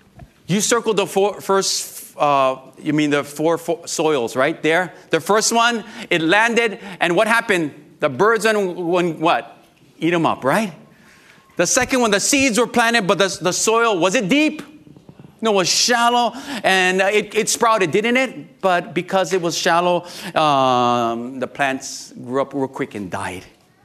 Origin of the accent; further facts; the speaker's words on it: Waipahu, Hawaii, United States; I'm from Waipahu, so, you know, Hawaiian and Filipino.